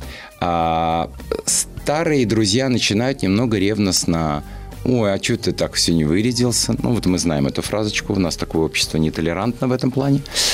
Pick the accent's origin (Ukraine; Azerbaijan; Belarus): Azerbaijan; Baku; accent: Baku; now in Moscow, Russia; Но так как я из простой семьи, и еще и из Баку, еще и у меня был сильный акцент, от которого я очень долго, он очень яркий, он очень красивый, но в Москве он, ну, немножко неуместен.